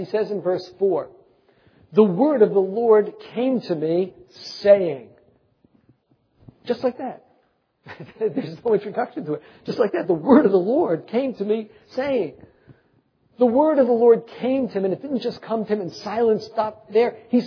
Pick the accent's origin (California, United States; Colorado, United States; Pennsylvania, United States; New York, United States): New York, United States; Bronx; People say, you're from New York? And I go, no, I'm from the Bronx.